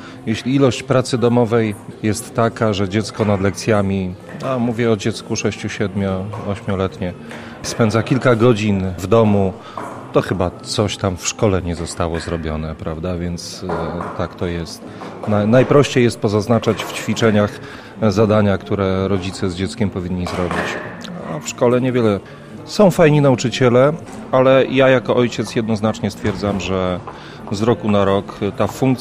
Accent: Lubartów, Lublin Voivodeship, Poland; bo jestem z Lubartowa, więc to tak trochę może. A Lubartów nie jest daleko

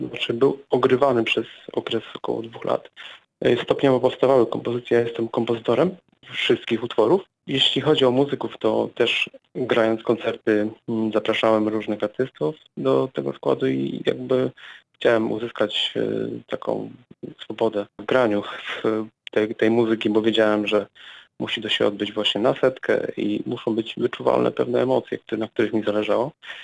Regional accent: Jastrzębie-Zdrój, Silesian Voivodeship, Poland; Ja pochodzę z Jastrzębia Zdroju.

